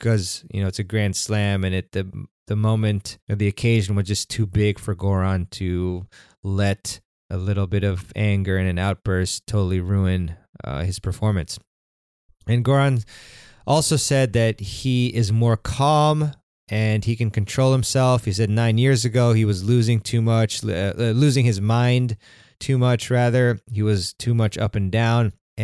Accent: United States; I'm American, but I prefer to say football.

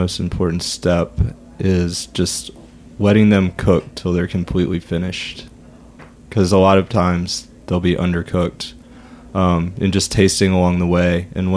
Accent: the South, United States; My love of beans comes from growing up in the South.

